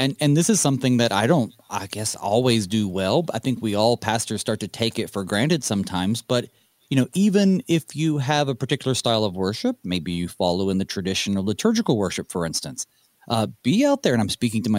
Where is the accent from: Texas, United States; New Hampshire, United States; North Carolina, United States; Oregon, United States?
North Carolina, United States; I'm from the Western North Carolina, but ironically, I like Eastern North Carolina barbecue better.